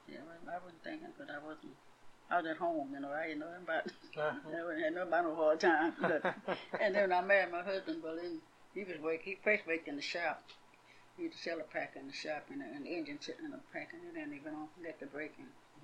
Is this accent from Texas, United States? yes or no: yes; Houston, Texas, United States; I was raised in Houston.